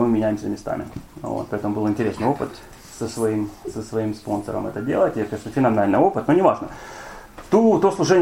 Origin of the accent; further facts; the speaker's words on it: Kyiv, Ukraine; Родился я здесь, родился в Дарнице. Вот, вырос здесь